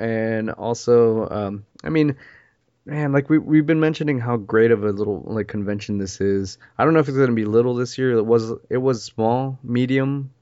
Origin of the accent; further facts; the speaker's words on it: Santa Fe, Texas, United States; Growing up in Santa Fe, Texas, which is like a really little small town.